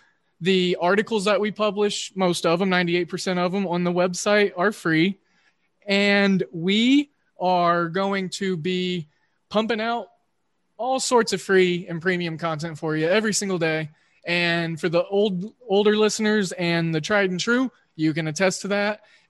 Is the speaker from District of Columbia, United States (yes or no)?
no; Oklahoma, United States; Well, like you, I'm a Midwesternite, and I grew up in Oklahoma watching WGN, and I watched a lot of White Sox and a lot of Cubs games